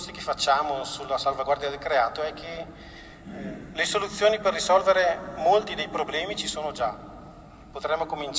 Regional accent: Brescia, Lombardy, Italy; sono un monaco e sono anche contento di esserlo, ma oltre ad essere monaco sono anche bresciano di origine e sono anche molto contento di essere bresciano

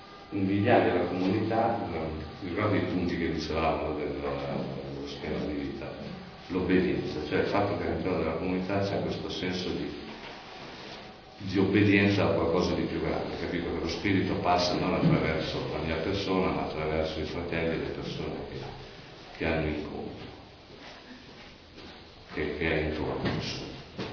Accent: Rimini, Emilia-Romagna, Italy; io vengo da Rimini, poi con la comunità, poi sono in giro, insomma, quindi poi sono stato 20 anni a San Virginietto di San Bartolo

